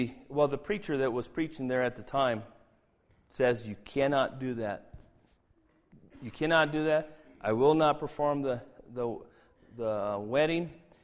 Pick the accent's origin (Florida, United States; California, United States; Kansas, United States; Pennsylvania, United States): California, United States; Los Angeles; I'm from Los Angeles, and that's a place where it seems like everybody has to be beautiful